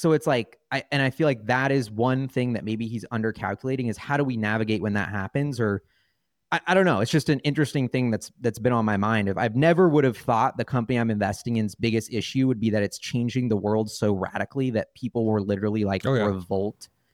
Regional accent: Seattle, Washington, United States; Like I grew up in Seattle, tech friendly city.

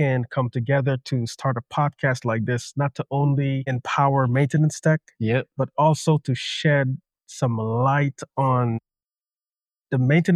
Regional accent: Guyana; So first of all, I am from Guyana, South America.

